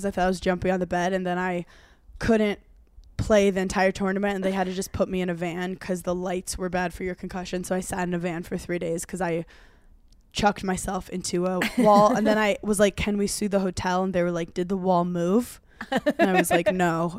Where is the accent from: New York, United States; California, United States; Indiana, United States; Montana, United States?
New York, United States; Brooklyn; I love all boats. I'm from Brooklyn.